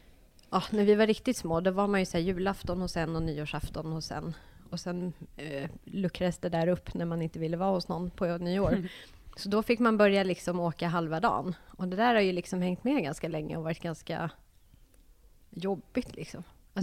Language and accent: Swedish; Stockholm, Stockholm County, Sweden; Jag är från Stockholm.